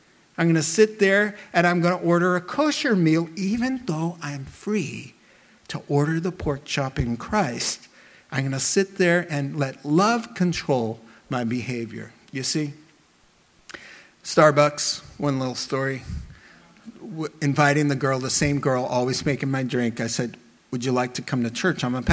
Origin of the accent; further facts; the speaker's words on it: New York, United States; suddenly I'm talking to her like this, like I'm from New York, which I am.